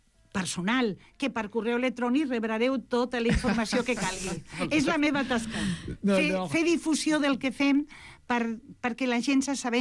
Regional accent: Catalonia, Spain

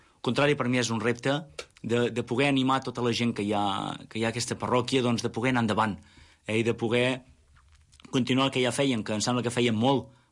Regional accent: Olot, Catalonia, Spain; jo soc d'Olot

